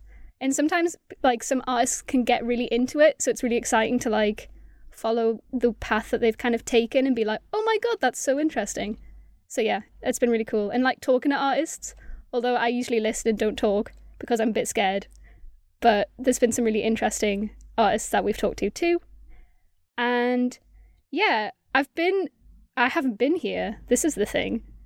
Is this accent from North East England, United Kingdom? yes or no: yes; Whitley Bay, North East England, United Kingdom; Hello. I'm from Newcastle, Whitley Bay, born and raised.